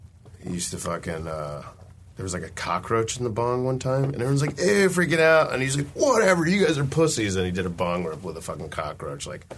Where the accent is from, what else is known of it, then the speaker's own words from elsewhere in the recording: Florida, United States; now in San Francisco, United States; I grew up in Florida, and like the weed kids would like spray with like embalming fluid and like bug spray and shit.